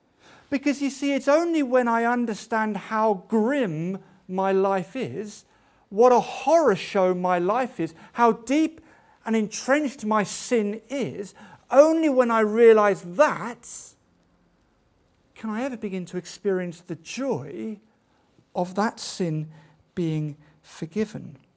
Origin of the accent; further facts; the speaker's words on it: United Kingdom; And because we're British, we do it a bit more politely than that.